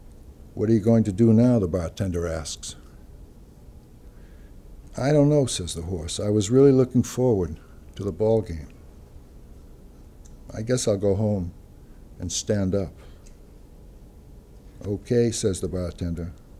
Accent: Massachusetts, United States; It's next door to the town I grew up in Massachusetts

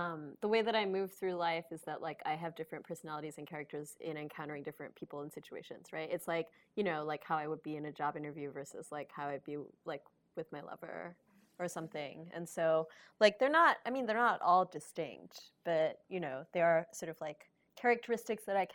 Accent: New York, United States; But I'm from New York, so it doesn't matter.

